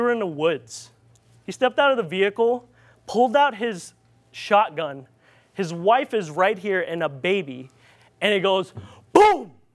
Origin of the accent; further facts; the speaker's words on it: Philippines; accent: Filipino; English is a second language; So I grew up in the Philippines, you know. I had to wake up and there's no lights because there's no electricity.